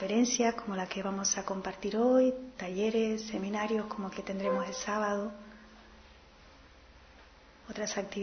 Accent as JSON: {"language": "Spanish", "town": "Tenerife", "region": "Canary Islands", "country": "Spain", "said": "vengo de Tenerife, de Canarias."}